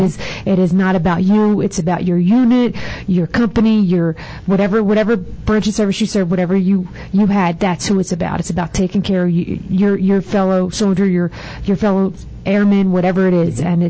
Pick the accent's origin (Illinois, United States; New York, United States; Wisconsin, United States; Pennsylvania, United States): Pennsylvania, United States; Philadelphia; accent: Philadelphia; I'm from Philly, if you can't tell by the accent.